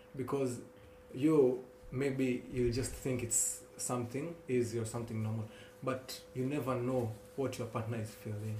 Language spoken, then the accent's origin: English; Kenya; personally, I'm not from Tanzania. I'm from Kenya.